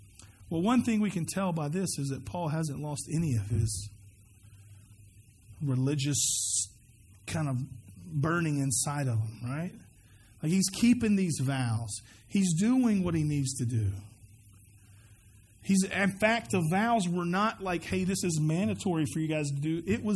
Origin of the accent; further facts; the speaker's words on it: the South, United States; You know, I grew up in the South, and so that was just what you did.